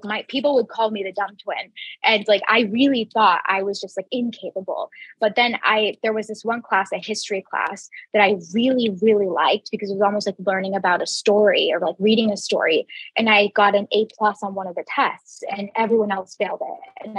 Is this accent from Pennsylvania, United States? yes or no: no; Jacksonville, Florida, United States; I don't even think I grew up in Jacksonville, Florida. I went to a private school.